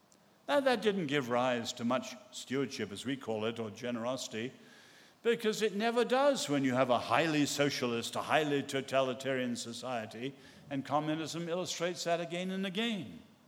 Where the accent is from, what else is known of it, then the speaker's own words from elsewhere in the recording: England, United Kingdom; also born or lived in United States; I'm English, as you can tell, but when I first went to live in America